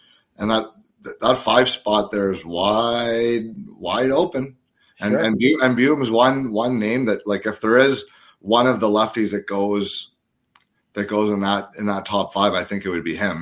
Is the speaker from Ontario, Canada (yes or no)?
no; Miramichi, New Brunswick, Canada; born there; I was born in Miramichi, so I got to shout out my New Brunswickers when I get a chance.